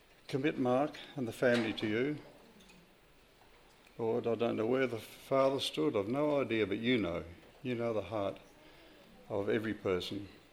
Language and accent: English; Perth, Western Australia, Australia; also born or lived in Mauritius; My parents were in Mauritius. I was born in Mauritius. I was there for 3 years. And from 36 to 39, we came back to Perth.